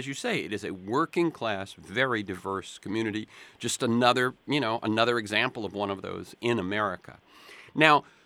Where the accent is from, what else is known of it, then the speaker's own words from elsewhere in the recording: New Bedford, Massachusetts, United States; born there; Now, I was born in New Bedford.